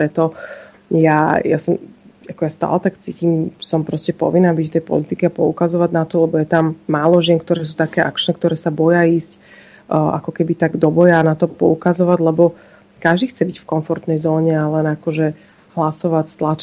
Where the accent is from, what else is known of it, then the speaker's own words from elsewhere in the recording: Bratislava, Bratislava Region, Slovakia; ja bývam v Starom meste, som sa narodila v Starom meste